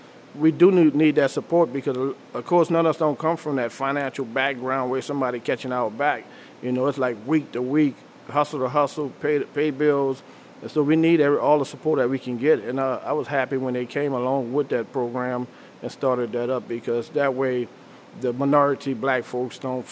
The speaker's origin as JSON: {"language": "English", "town": "New Orleans", "region": "Louisiana", "country": "United States", "tie": "born or raised there", "said": "because I'm from New Orleans, and New Orleans got wiped out in my community"}